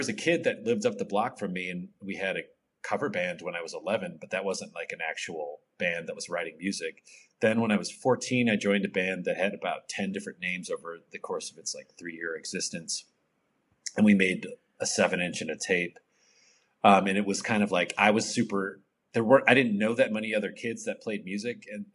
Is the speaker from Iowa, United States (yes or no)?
no; Milwaukee, Wisconsin, United States; I grew up in Milwaukee